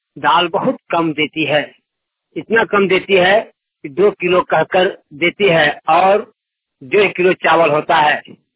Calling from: Chandrashaili, Bihar, India; चंद्रशैली, पंचायत भीमान, थाना खैरा, जिला जमुई, मोबाइल बानी।

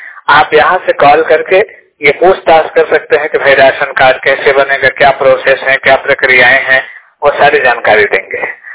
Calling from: Uttar Pradesh, India; जिला मिर्जापुर उत्तर प्रदेश से बात कर रहा हूँ 100% ब्लाइंड।

